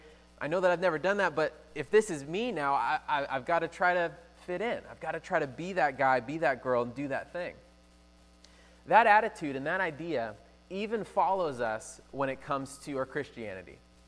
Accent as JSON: {"language": "English", "town": "Toledo", "region": "Ohio", "country": "United States", "said": "Because I'm from Toledo, really small town."}